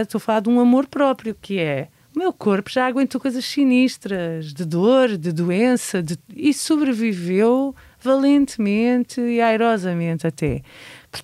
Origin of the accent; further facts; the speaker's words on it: Chelas, Lisbon, Portugal; E cresci num meio muito agressivo. Portanto, o bairro social onde eu cresci, Chelas, tinha uma agressividade latente, permanente